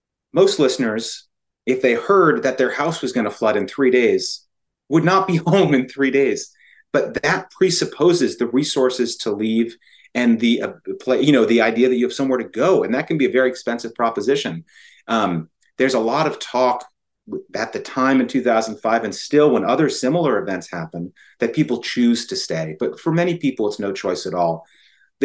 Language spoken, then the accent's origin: English; Connecticut, United States; also born or lived in New Orleans; You know, I lived in New Orleans for 10 years. I'm not African-American, nor was I. I'm from Connecticut